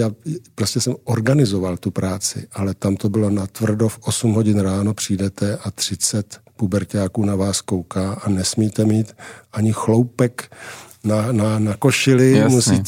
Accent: Most, Ústí nad Labem Region, Czechia; To jsou moje tři velmi intenzivní vzpomínky na Starý Most, ale celý dětství jsem strávil v Novém.

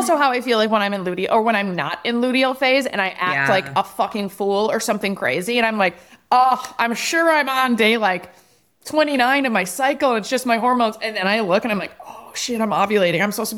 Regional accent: Wisconsin, United States; So I went home for the funeral. I'm from Wisconsin, for those of you who don't know it.

